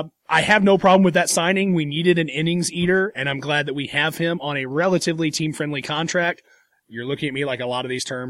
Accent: Missouri, United States; from Southeast Missouri.

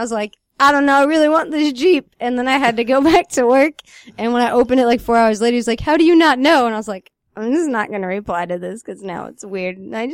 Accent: Pennsylvania, United States; now in Jackson, United States; No, I'm from Pennsylvania. I live in here, Jackson. Developing that accent.

